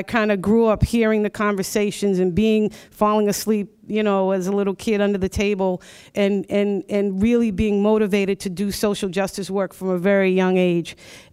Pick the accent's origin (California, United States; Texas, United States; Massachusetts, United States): Massachusetts, United States; Roxbury; And so I grew up in Roxbury, Massachusetts. So yeah, right? So my kids are the fourth generation to live in our home in Roxbury, Massachusetts.